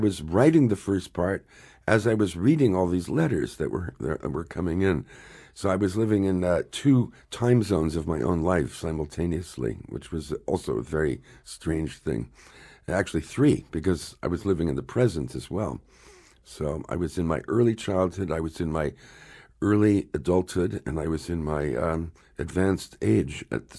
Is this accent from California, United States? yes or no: no; Newark, New Jersey, United States; You know, I'm from Newark, New Jersey